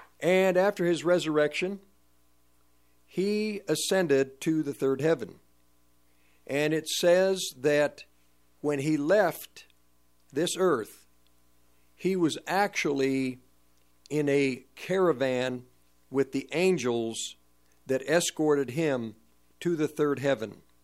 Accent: United States; I could say that I am a Russian, and I can believe that I'm a Russian. which I'm not. I'm an American.

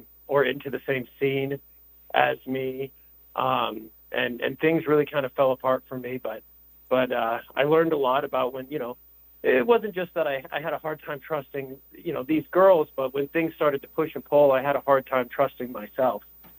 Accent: La Porte, Colorado, United States; Okay, well, I'm in my late 30s, born and raised in Colorado, and I grew up in La Porte.

